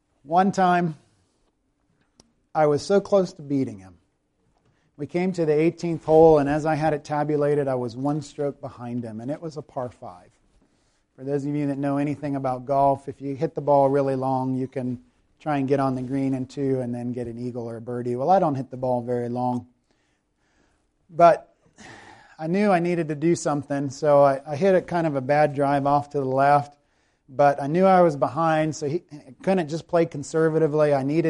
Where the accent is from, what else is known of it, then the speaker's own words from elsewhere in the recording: South Carolina, United States; accent: Southern; No, I'm from South Carolina. And it's, I could hear a little bit of it, but. But I've gotten some feedback that most people like it. I like that Southern accent. So, well, I'm stuck with it